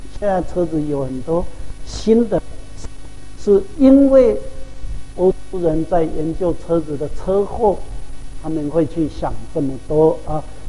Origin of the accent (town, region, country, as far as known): Taiwan